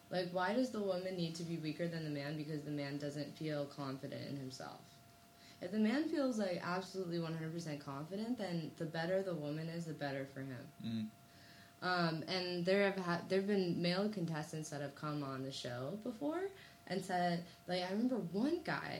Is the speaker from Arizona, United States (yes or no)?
yes; Arizona, United States; now in China; I'm from Arizona.